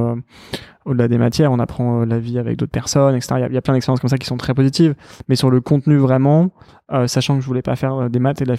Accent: Paris, Île-de-France, France; je suis né à Paris avec mon frère jumeau Edouard. Et on a grandi à Paris.

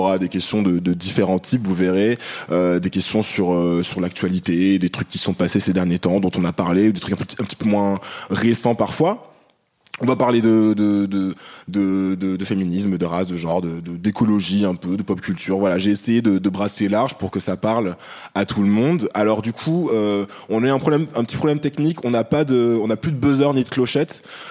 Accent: Martinique, France; also born or lived in Guadeloupe; je suis martiniquais, guadeloupéen, et je me définis également comme noir.

